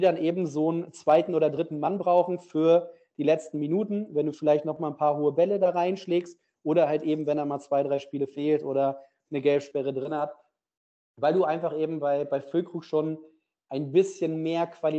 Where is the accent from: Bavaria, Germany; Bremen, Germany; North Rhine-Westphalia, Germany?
North Rhine-Westphalia, Germany; mit dem konnte man sich als Ruhrpottler ganz gut identifizieren.